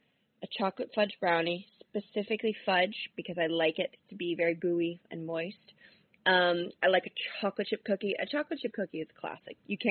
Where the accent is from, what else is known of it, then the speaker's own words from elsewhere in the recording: Washington, District of Columbia, United States; now in London, United Kingdom; I'm from Washington, D.C. Right now I live in London